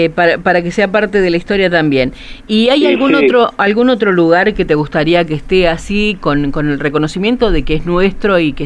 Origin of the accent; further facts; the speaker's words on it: Argentina; cuando hay una cosa que a veces los argentinos decimos